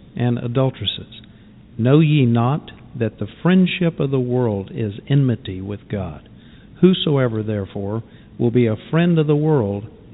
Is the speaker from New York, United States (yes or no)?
no; Houston, Texas, United States; it seems perfectly normal growing up in Houston, you mm-hmm. know, fourth largest city in the United States, the way we were raised